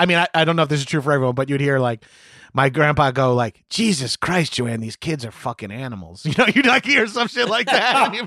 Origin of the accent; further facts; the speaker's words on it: Long Island, New York, United States; I'm from Long Island and growing up in the 80s and 90s, my family thought I was gay because I really liked movies.